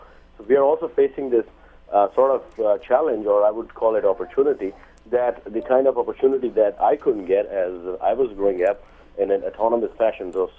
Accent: Pakistan; moved away; Well, actually, I am from Pakistan, and I moved here for the last 10 years.

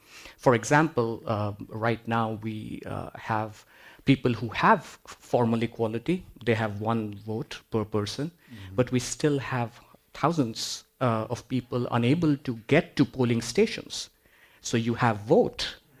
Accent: India; now in England, United Kingdom; when I was growing up in India in the 90s and before moving to England in the early 2000s

